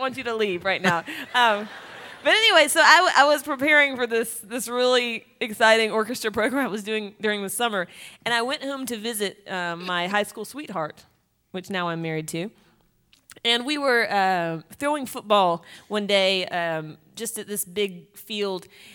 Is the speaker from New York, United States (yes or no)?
no; Spartanburg, South Carolina, United States; I'm from Spartanburg, South Carolina, right down the road from here. But I grew up at Spartanburg High School